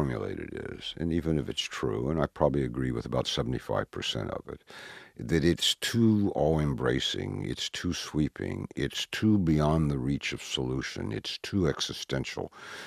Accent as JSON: {"language": "English", "region": "Kentucky", "country": "United States", "tie": "born or raised there", "said": "the senator from my home state of Kentucky. Not because we're both from Kentucky"}